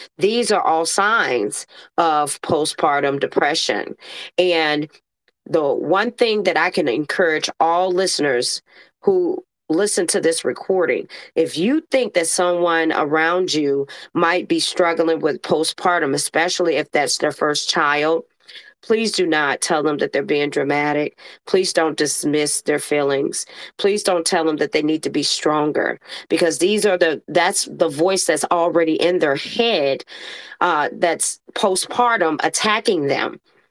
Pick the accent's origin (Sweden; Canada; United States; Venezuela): United States; St. Louis, Missouri; I live in St. Louis. I'm born and raised in St. Louis.